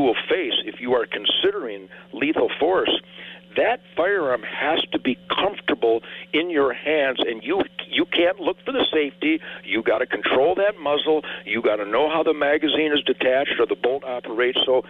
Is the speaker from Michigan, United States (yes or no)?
yes; Detroit, Michigan, United States; Well, all I can tell you is I'm from Detroit, and that's how we talk.